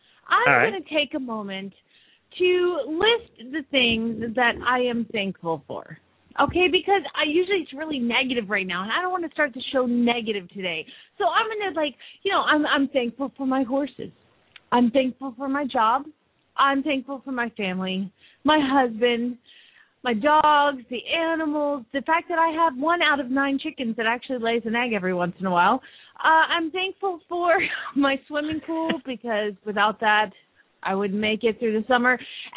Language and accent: English; Phoenix, Arizona, United States; from Phoenix, Arizona